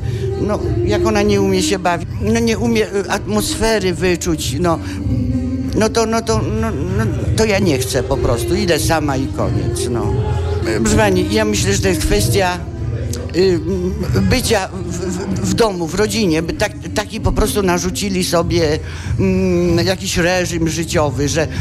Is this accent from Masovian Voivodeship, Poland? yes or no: yes; Warsaw, Masovian Voivodeship, Poland; bo jestem z Warszawy